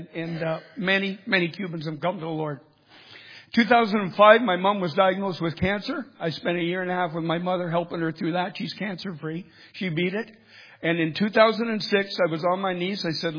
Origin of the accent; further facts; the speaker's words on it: Toronto, Ontario, Canada; I'm a Canadian, from Toronto.